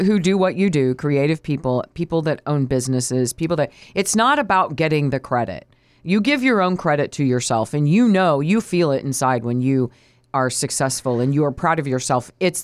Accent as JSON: {"language": "English", "region": "Indiana", "country": "United States", "said": "I'm from Indiana."}